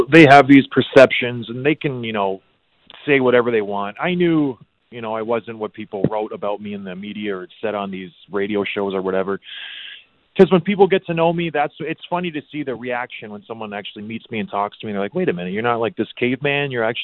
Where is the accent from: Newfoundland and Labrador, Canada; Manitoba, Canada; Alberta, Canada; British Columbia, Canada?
Alberta, Canada; Edmonton; I was born in Edmonton, Alberta, grew up in a trailer park.